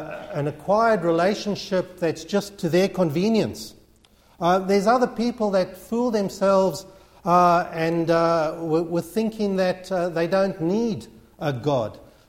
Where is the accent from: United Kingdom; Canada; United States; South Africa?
South Africa; because I was brought up in South Africa.